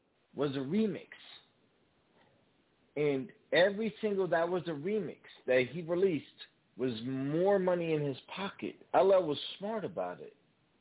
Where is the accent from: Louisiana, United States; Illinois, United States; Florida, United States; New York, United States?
New York, United States; Bronx; I'm from the Bronx.